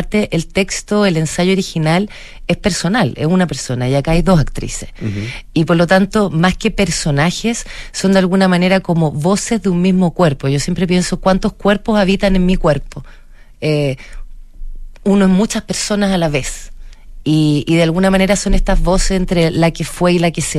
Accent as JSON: {"language": "Spanish", "country": "Chile", "said": "Nosotros somos mujeres chilenas que tienen cierta edad"}